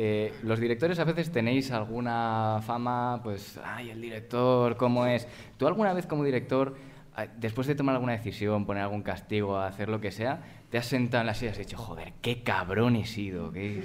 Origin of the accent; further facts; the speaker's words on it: A Coruña, Galicia, Spain; Yo soy coruñés, soy gallego, lo siento.